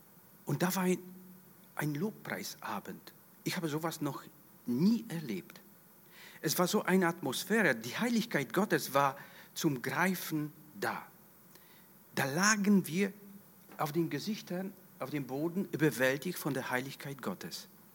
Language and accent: German; Tarnów, Lesser Poland, Poland; now in Germany; Wir kommen beide ursprünglich aus Polen, aus der gleichen Stadt, Tarnów bei Krakau. Und ich war früher katholischer Priester nach der ganzen Ausbildung und war auch war in Polen Priester. Auch hier bin nach Deutschland als Missionar gekommen